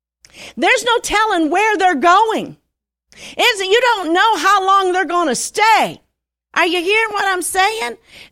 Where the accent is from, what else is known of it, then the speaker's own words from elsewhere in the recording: Toledo, Ohio, United States; when I was growing up, and I grew up in Toledo